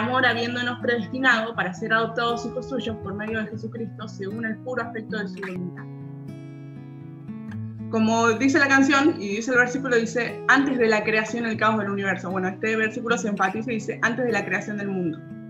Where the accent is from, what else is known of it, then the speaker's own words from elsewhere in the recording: Argentina; soy de Argentina.